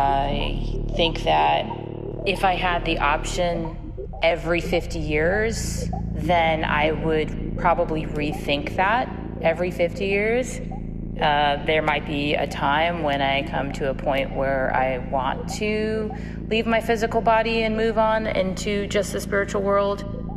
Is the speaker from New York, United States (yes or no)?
no; Los Angeles, California, United States; I am from Los Angeles, California